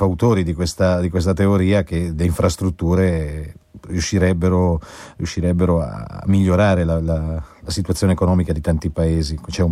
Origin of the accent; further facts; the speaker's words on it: Marche, Italy; perché da marchigiano, ecco, sappia che lo spartiacque più meridionale della Padania